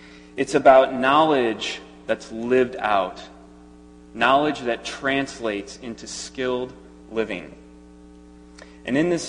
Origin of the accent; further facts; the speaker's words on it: Chicago, Illinois, United States; I'm from Chicago, for those of you who don't know